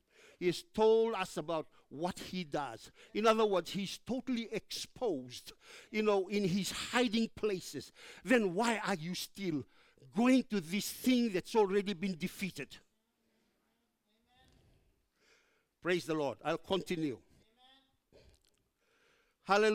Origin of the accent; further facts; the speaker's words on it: Fiji; Because I come from Fiji. I come from Fiji. We come from a place where the devil is real.